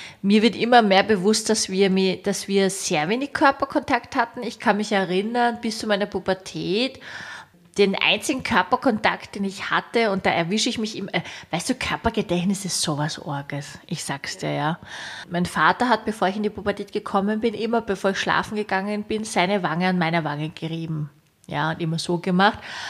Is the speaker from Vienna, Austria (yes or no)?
yes; Vienna, Austria; ich bin ja doch in Wien aufgewachsen